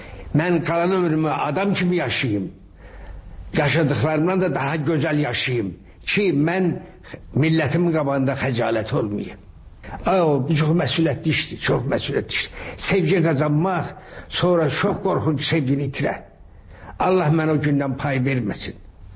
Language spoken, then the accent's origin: Azerbaijani; Sheki, Shaki, Azerbaijan; Mən uşaqlıqda böyük həyətimiz vardı Şəkidə, böyük həyətimiz vardı.